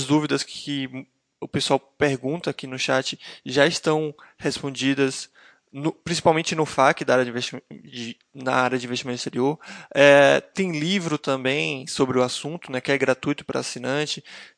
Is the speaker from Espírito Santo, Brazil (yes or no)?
no; Salvador, Bahia, Brazil; Sim, sou baiano. Baiano e soteropolitano. Dá para notar, talvez, pelo meu sotaque.